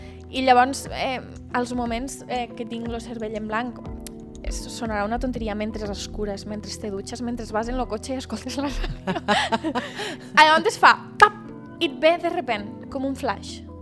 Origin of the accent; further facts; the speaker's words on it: Deltebre, Catalonia, Spain; anar a Deltebre, al meu poble